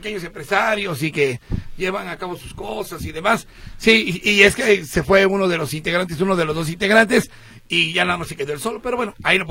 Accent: Mexico; somos mexicanos todos

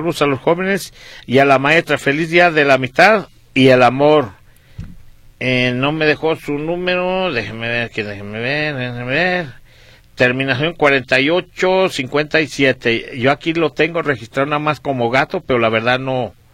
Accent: Fresnillo, Zacatecas, Mexico; Mire, si usted es de Zacatecas, déjeme decirle que somos paisanos. Yo soy de Fresnillo, Zacatecas. Allá mero. ¿Cómo decían? Allá enterraron el ombligo.

